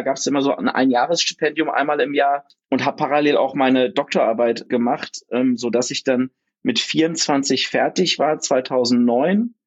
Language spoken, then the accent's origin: German; Oschersleben, Saxony-Anhalt, Germany; Das war aber bei uns in Oschersleben, so einer 18.000 Einwohnerstadt, nicht so einfach.